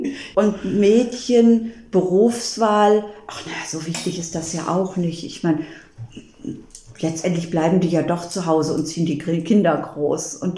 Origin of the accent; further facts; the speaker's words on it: Oldenburg, Lower Saxony, Germany; Und Oldenburg ist echt meine Heimatstadt.